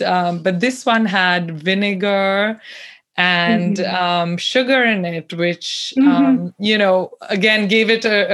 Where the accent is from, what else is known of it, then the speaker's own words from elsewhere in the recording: North India, India; And being Indian, of course, and North Indian, there are really so many similarities.